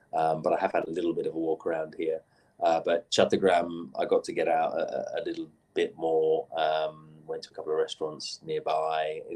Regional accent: London, United Kingdom; because I'm a city boy, you know, so I'm from London. I like the big city.

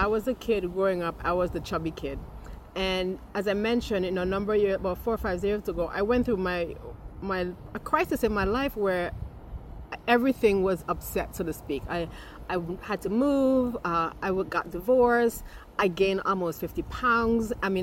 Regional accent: St. Vincent & Grenadines; I wanted an oasis that would have almost all of the fruit trees I grew up with in St. Vincent and the Grenadines.

